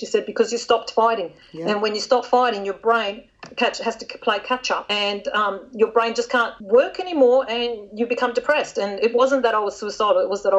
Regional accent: Australia; here in Australia, I'm trying very, very hard to market myself as an Australian author

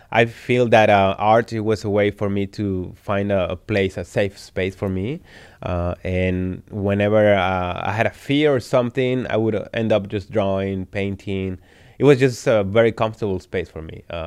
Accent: Puebla, Mexico; So I'm originally from Mexico, Puebla, Mexico. That's very close to Mexico City. And I grew up playing football or soccer since I was a child.

